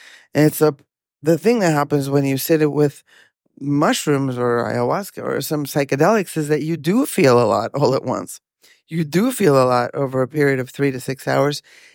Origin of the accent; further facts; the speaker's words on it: Mexico; our, you know, history of healing intergenerational trauma, you know, as Latin American women, Mexican women.